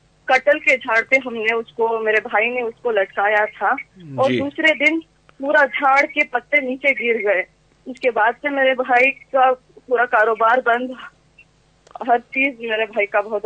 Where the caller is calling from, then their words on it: Bengaluru, Karnataka, India; میں انڈیا بینگلور سے بات کر رہی ہوں.